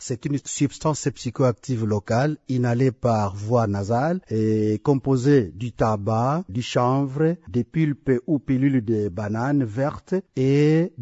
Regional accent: Maniema, DR Congo; il y a même les enfants de l'école primaire chez nous au Maniema qui commencent à inhaler cette substance-là.

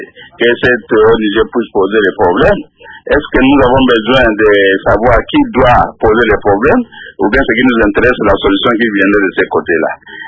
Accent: DR Congo; en tant que Congolais

